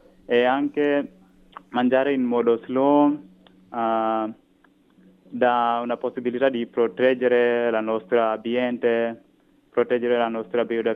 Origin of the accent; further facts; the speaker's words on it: Kenya; Italian is a second language; now in Italy; Il mio paese, tipo in Kenya, loro non vogliono sapere dove il cibo viene